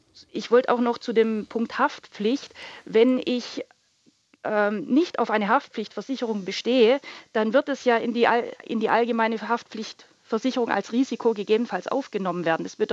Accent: Baden-Württemberg, Germany; Ich komme ursprünglich aus dem Kurort in Baden-Württemberg

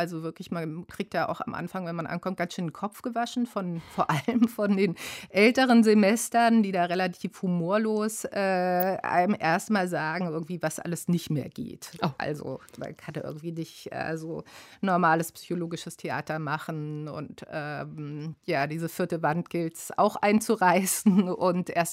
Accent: Hesse, Germany; also born or lived in Baden-Württemberg; Ich bin in Baden-Württemberg geboren, aber in Hessen groß geworden.

